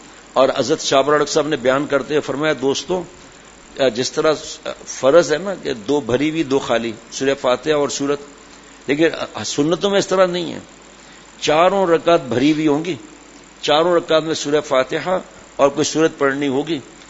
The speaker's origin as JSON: {"language": "Urdu", "town": "Karachi", "region": "Sindh", "country": "Pakistan", "tie": "born there", "said": "کراچی میں ہجرت کر کے، بابا میری پیدائش ہی کراچی کی"}